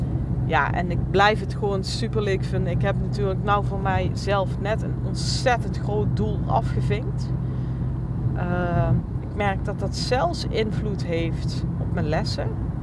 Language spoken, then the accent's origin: Dutch; North Holland, Netherlands; ik kom uit West-Friesland. Dus bij OWF Venhuizen.